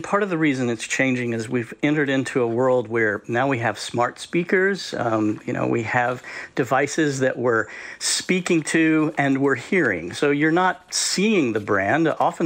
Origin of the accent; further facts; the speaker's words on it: West Virginia, United States; I grew up in West Virginia in a coal mining town.